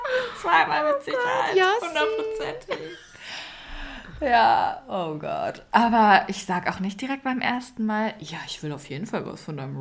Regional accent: Iran; now in Germany; aus meinem Leben als Iranerin in Deutschland

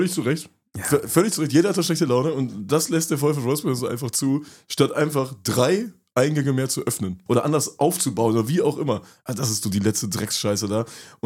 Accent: Wolfsburg, Lower Saxony, Germany; bei uns in Wolfsburg, da gibt es das traditionelle Klatschen

